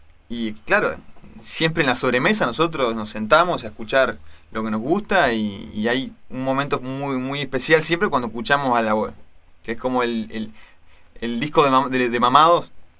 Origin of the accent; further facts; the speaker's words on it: Montevideo, Uruguay; forma parte de mi vida, de mi barrio. Yo soy de Nuevo París